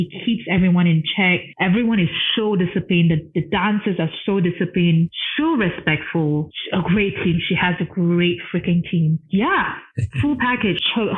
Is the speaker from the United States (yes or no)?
no; Malaysia; And it's like, I guess being like a Malaysian, it's something that is a little bit frowned upon.